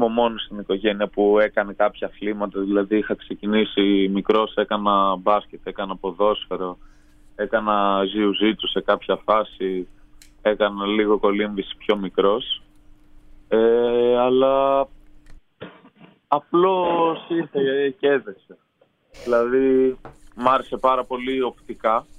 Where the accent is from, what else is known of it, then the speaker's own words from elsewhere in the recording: Athens, Attica, Greece; Καταγωγή έχω από ένα χωριό κοντά στο Βόλο, Ελέος λέγεται, mm-hmm. αλλά γεννήθηκα και μεγάλωσα στην Αθήνα.